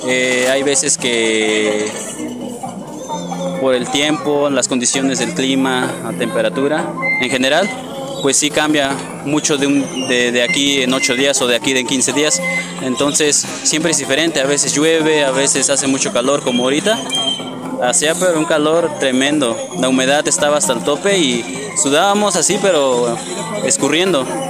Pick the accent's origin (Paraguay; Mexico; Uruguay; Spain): Mexico; Cuetzalan, Puebla; aquí de Cuetzalan. Entonces, desde pequeños, pues de alguna manera nos enseñan a pedir permiso siempre